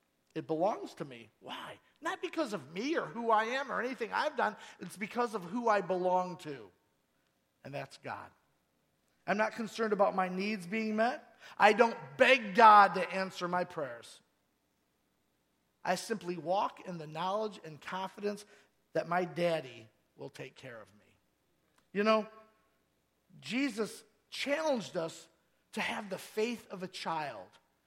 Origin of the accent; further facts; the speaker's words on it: Rock Falls, Illinois, United States; I'm from south of here, folks. I'm from Rock Falls.